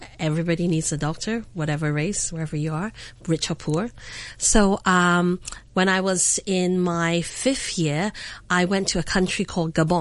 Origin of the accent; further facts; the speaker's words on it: Hong Kong; I'm born and bred in Hong Kong, made in Hong Kong, grew up in a old Chinese betterman